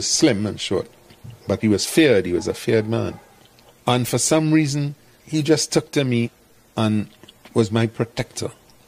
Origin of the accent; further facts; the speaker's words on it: Woodbrook, Port of Spain, Trinidad & Tobago; So my area … you know, we're from Woodbrook, and it's our band.